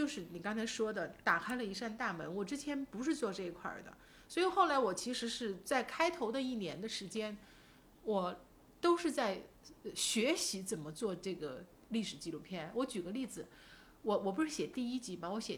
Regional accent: Chongqing, China; 我们重庆人叫业务，知道吗？我们重庆人说

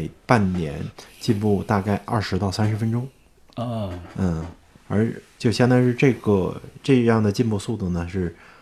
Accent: China

